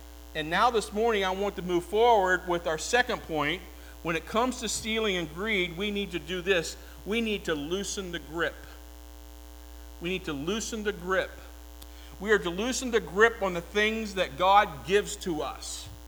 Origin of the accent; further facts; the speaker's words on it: West Virginia, United States; I'm from West Virginia, I can say that.